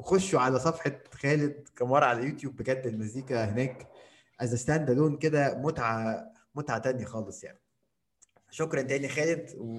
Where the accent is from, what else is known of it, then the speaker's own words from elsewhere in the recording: Egypt; اللي هو الوعي الجماعي بتاعنا